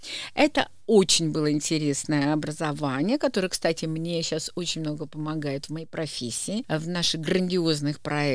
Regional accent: Saint Petersburg, Russia; now in Tallinn, Estonia; я помню, когда я приехала в Таллин, я, конечно, очень хотела учиться этому. Я из Ленинграда. Тогда еще из Ленинграда.

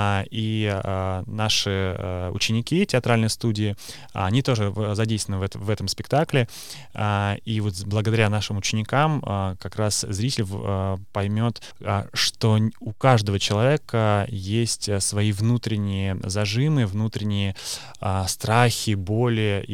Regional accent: Saint Petersburg, Russia; moved away as an adult; also born or lived in Estonia; Сам я из Санкт-Петербурга, я закончил Академию театрального искусства.

